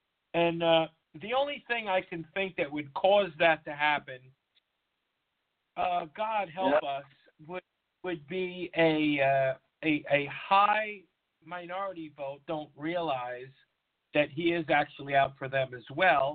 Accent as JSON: {"language": "English", "region": "New York", "country": "United States", "said": "I'm going to be honest with you from being a New Yorker."}